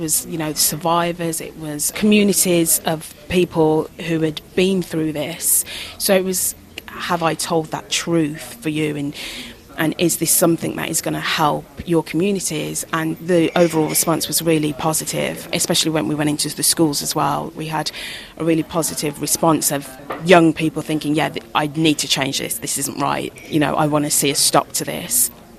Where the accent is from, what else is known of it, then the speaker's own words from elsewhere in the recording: Birmingham, West Midlands, United Kingdom; Yeah, I mean, I'm Caribbean, but I'm also British. You know, when I was very young, having Caribbean food, it was like, oh, I'd prefer Yorkshire puddings. And now ackee and saltfish is one of my favourite foods. And, you know, when my dad cooks it when I go back to Birmingham